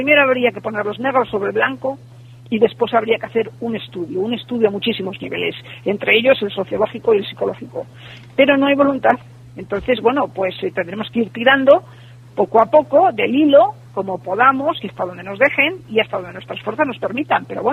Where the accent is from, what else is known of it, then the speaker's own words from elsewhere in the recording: Tudela de Duero, Castile and León, Spain; En mi pueblo, en Tudela de Duero